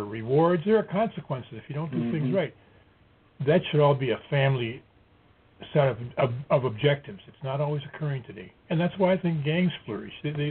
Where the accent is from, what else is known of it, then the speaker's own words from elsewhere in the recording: Minneapolis, Minnesota, United States; When I grew up in North Minneapolis, I'll tell you, cops that worked those areas, we knew them.